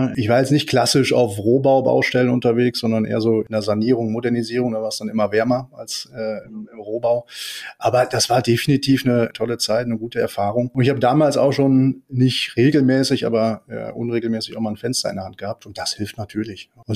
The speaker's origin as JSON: {"language": "German", "region": "North Rhine-Westphalia", "country": "Germany", "tie": "born there", "said": "ich bin 43 Jahre alt, im Münsterland geboren"}